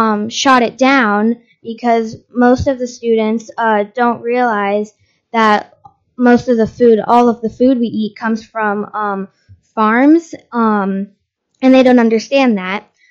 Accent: Butte, Alaska, United States; I'm from the Butte, and that's right outside of Palmer.

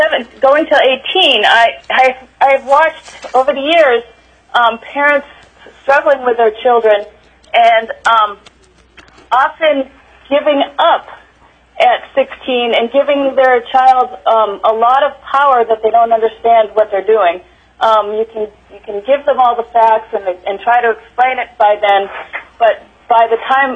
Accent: Seward, Alaska, United States; Hi, this is … I'm from Seward, Alaska.

